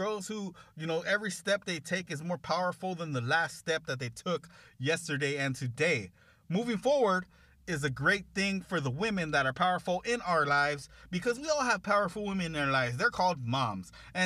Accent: California, United States; And we are from Southern California, the most beautiful place on the planet, besides other beautiful places

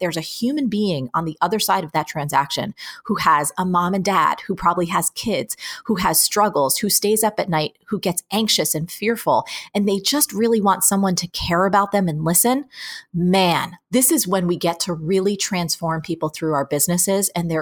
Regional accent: New Jersey, United States; I'm from New Jersey. This is how I roll.

